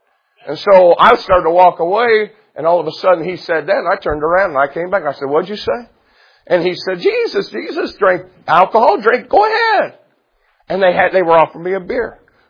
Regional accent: Jacksonville, Indiana, United States; I'm by myself, and I'm from Jacksonville, Indiana, and I have no reference point.

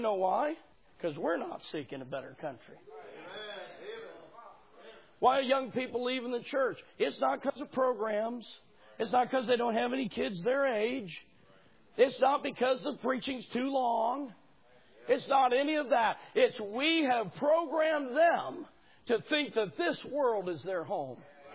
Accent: United States; I am an American. Thank God for this country.

